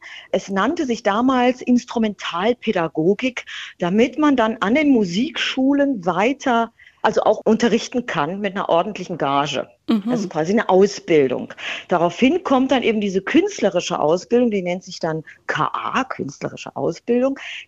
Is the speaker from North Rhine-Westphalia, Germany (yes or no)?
yes; North Rhine-Westphalia, Germany; ich bin im Ruhrgebiet aufgewachsen. Ich verstehe die Leute. Ich tick auch so.